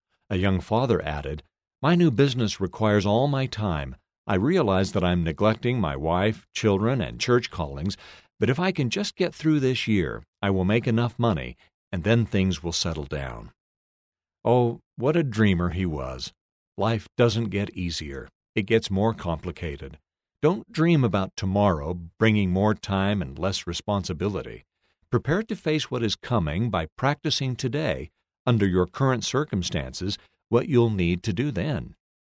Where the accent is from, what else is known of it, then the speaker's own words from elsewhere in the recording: Panguitch, Utah, United States; I grew up in Panguitch, Utah, a small town of 1,500 people. I was a big fish in a little pond.